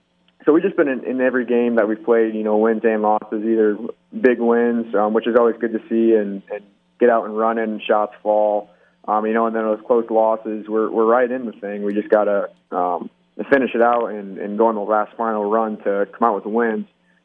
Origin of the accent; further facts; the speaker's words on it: La Porte City, Iowa, United States; I grew up in La Porte City, so I went to Union growing up.